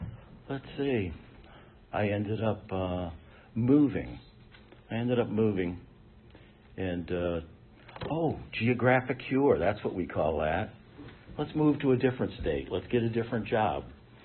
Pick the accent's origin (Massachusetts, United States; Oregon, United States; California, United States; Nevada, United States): Massachusetts, United States; But anyway, I went back to my hometown of Massachusetts.